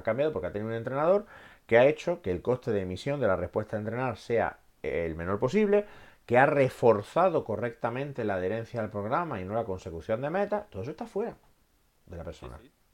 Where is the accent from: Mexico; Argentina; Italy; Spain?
Spain; Granada, Andalusia; Segundo, porque es un homenaje a mi tierra, ¿no? Porque en Granada es exactamente como lo pregunto.